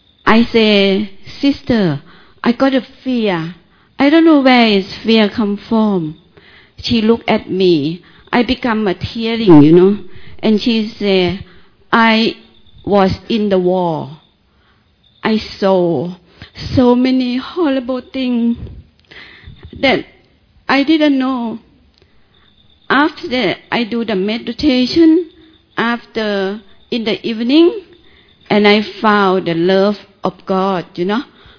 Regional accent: Thailand; English is a second language; I came from Thailand.

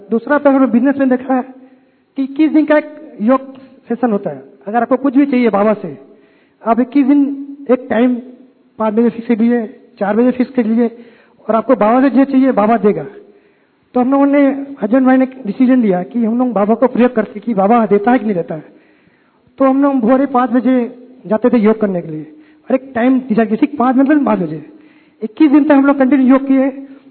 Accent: Odisha, India; तो मैं ओडिशा से आया हूँ। … और मेरा एक मोबाइल शॉप है और छोटे से गांव में हम रहते हैं

